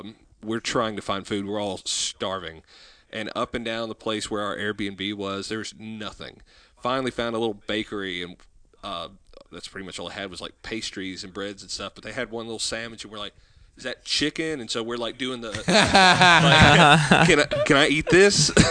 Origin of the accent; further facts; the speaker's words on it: United States; So it's hard to kind of figure out what you can eat that's going to actually be appealing as an American, I guess.